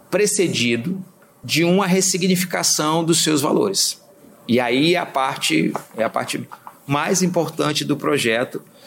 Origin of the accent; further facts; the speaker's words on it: Rio de Janeiro, Brazil; moved away; carioca, né, já que cheguei aqui há 22 anos, vindo do Rio de Janeiro.